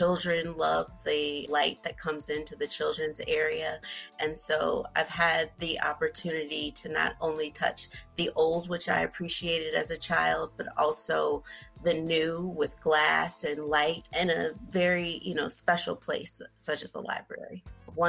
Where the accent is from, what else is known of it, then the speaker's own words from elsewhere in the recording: Chicago, Illinois, United States; growing up in Chicago, I loved looking at the buildings, the Sears Tower, or now it's called the Willis Tower. It was fairly new when I was young.